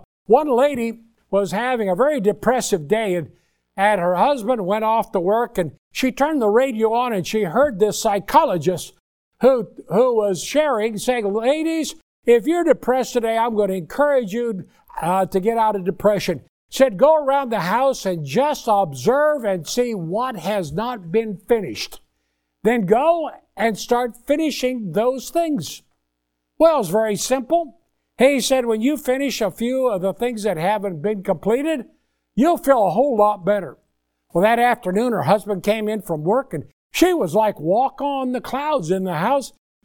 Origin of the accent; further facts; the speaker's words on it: Indiana, United States; My wife's from Baldwin County, and I'm originally from Indiana.